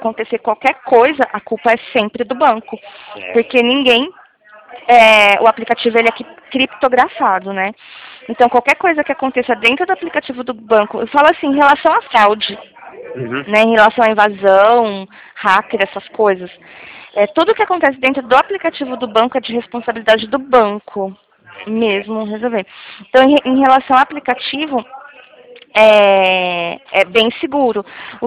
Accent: São Paulo, Brazil; do interior de São Paulo. Estou aqui em Dracena.

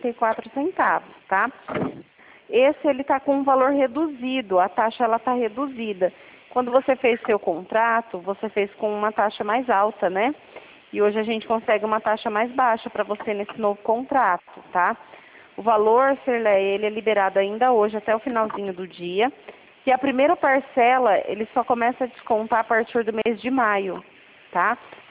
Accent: Presidente Prudente, São Paulo, Brazil; Sou de Presidente Prudente, tá?

